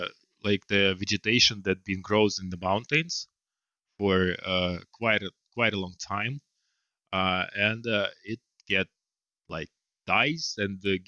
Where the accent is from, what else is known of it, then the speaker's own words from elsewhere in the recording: Russia; now in United States; as I come from Russia and I need to do anything to get money in the United States, and I had no really like connections, nothing.